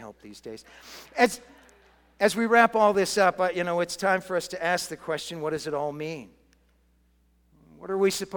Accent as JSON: {"language": "English", "region": "Massachusetts", "country": "United States", "tie": "born or raised there", "said": "I grew up in Massachusetts too"}